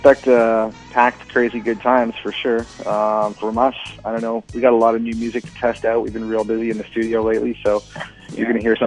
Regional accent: Victoria, British Columbia, Canada; I'm from Victoria, BC

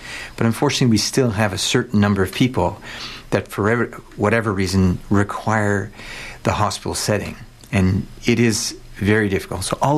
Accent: Montreal, Quebec, Canada; I come from Montreal, and both my wife and I are perinatologists.

